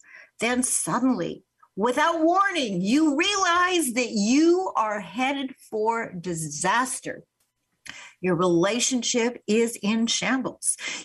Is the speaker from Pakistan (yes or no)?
no; Canada; I am Canadian.